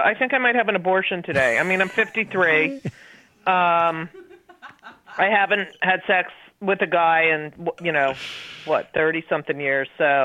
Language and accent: English; New Jersey, United States; I'm from New Jersey, and that is the exact kind of kid I went to high school and grammar school